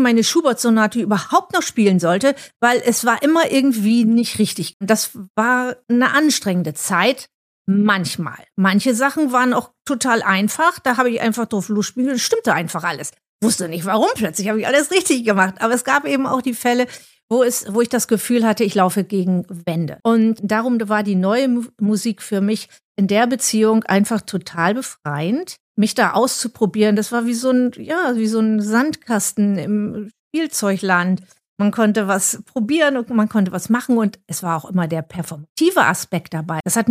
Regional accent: Bremen, Germany; mit Herz und Verstand bin ich Bremerin. Bin in Bremen-Nord aufgewachsen und hatte da sehr früh sehr guten Unterricht.

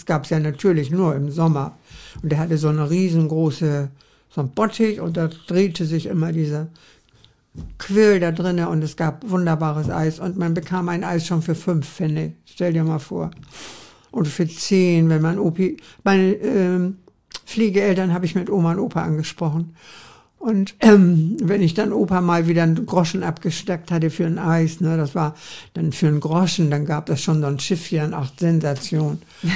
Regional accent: Hamburg, Germany; Und jetzt kommt eben meine Kindheitserinnerung an St. Pauli, weil ich nämlich von der Seilerstraße jeden Morgen, also erstmal von der Schlachterstraße zur Seilerstraße marschieren musste, über die Reeperbahn und mittags wieder zurück.

